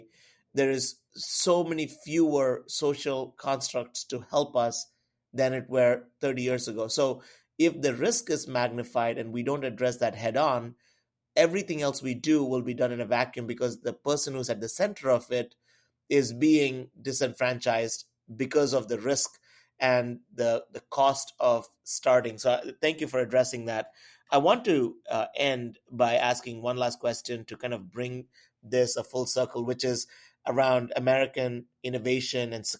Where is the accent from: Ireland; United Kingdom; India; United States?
India; moved away as an adult; Like, I, you know, I immigrated from India. I didn't come with a nest egg or a cushion that I could fall back on.